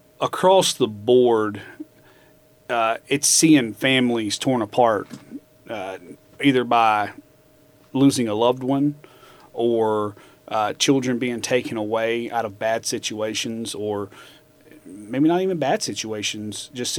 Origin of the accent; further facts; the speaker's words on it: Mississippi, United States; now in Missouri, United States; And I'm originally from Mississippi.